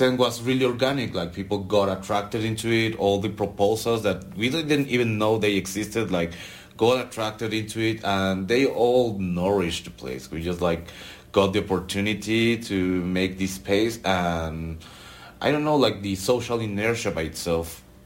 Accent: Mexico City, Mexico; English is a second language; I'm from Mexico City.

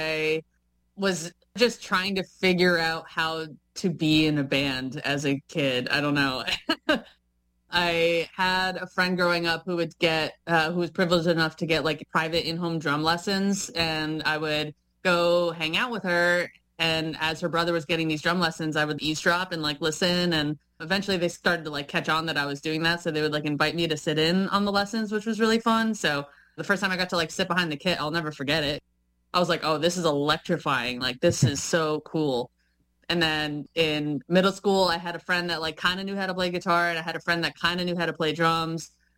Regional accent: New Jersey, United States; I grew up in North New Jersey.

